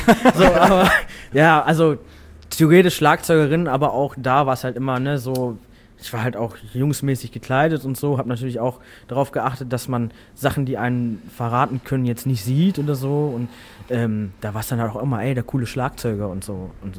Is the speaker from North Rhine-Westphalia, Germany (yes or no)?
yes; Hamm, North Rhine-Westphalia, Germany; ich habe halt in Hannover gewohnt und die wohnen immer noch in Hamm. Auch in dem Haus, wo ich groß geworden bin